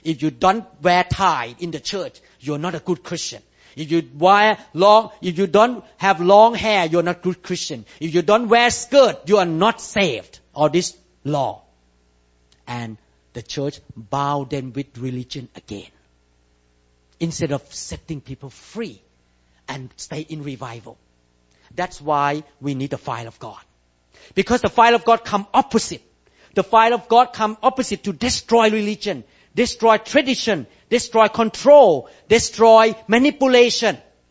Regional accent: Seattle, Washington, United States; And they all know that I'm a neurosurgeon from Seattle.

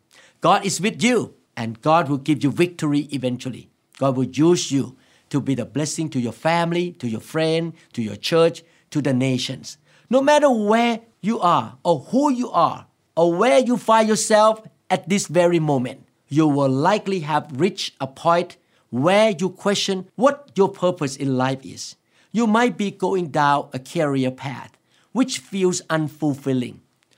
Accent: Thailand; born there; English is a second language; even though I was born in Thailand, I was born as a Buddhist, but eventually God called me into the kingdom of God. And God called me to be a pastor of a local church in America.

